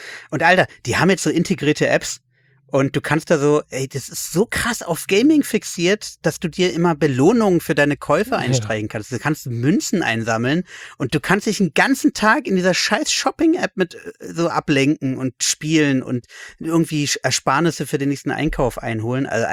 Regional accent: Berlin, Germany; Aber ja, zu meiner Kindheit in Berlin dann eh.

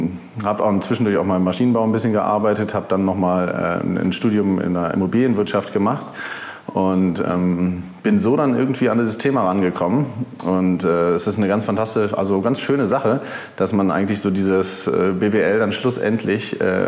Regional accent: Berlin, Germany; Ich komme aus Berlin-Wannsee und schräg gegenüber ist ein wunderschöner Wald. Ist auch ein Naturschutzgebiet, muss man sagen. Ist eben jetzt kein normaler Wald, aber ja, da habe ich meine Kindheit zum größten Teil verbracht.

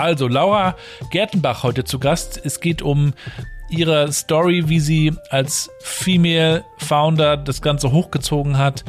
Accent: Warnemünde, Mecklenburg-Vorpommern, Germany; Nicht aus Rostock, wenn man jetzt ganz streng bei der Sache ist. Ne? Ich bin ja in Warnemünde groß geworden. Es ist ja eigentlich ein Stadtteil von Rostock

